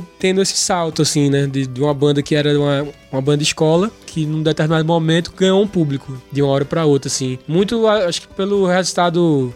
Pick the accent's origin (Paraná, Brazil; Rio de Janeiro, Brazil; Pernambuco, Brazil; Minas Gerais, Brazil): Pernambuco, Brazil; Recife; a primeira vez que a gente saiu de Recife